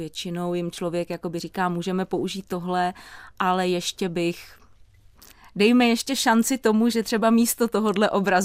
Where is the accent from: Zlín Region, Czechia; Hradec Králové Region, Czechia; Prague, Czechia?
Prague, Czechia; Já jsem původně z Prahy, vyrůstala jsem poblíž Nuselského mostu